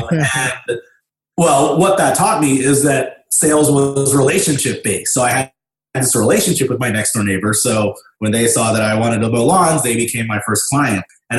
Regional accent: Dayton, Ohio, United States; I grew up in Dayton, Ohio. Dayton is a city close to Cincinnati, southwest Ohio.

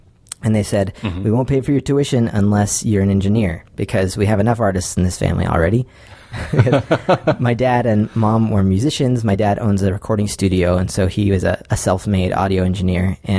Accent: Provo, Utah, United States; So I was born in Provo and raised there. I've lived there my whole life, except for a few years that I spent elsewhere.

